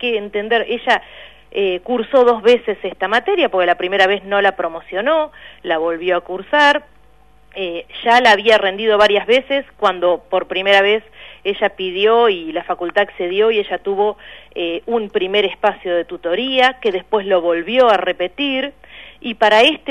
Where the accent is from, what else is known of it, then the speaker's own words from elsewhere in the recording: Gualeguaychú, Entre Ríos, Argentina; Yo soy la ciudad de Gualeguaychú.